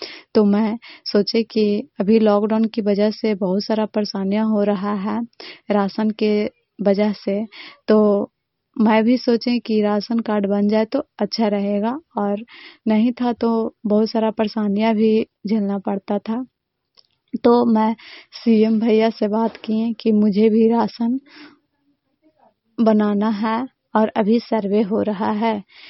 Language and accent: Hindi; Dharampur, Bihar, India; मैं चंडी ब्लॉक के माधोपुर पंचायत के धरमपुर गांव की रहने वाली हूँ।